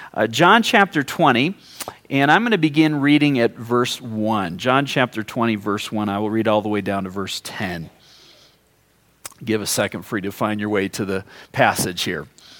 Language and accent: English; Mount Pleasant, Michigan, United States; And I even check the daily news in my hometown of Mount Pleasant, Michigan every morning just to figure out what's going on.